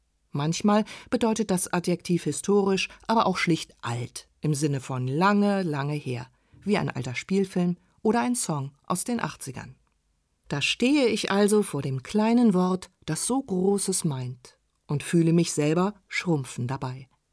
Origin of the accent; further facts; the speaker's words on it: Berlin, Germany; Als Berliner Kind denke ich bei historisch aber doch eher an Ereignisse wie Mauerbau und Mauerfall